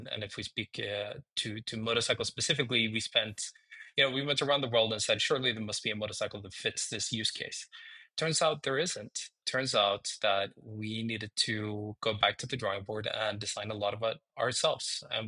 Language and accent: English; Sweden; I'm from Sweden. Volvo was a huge part of the area where I grew up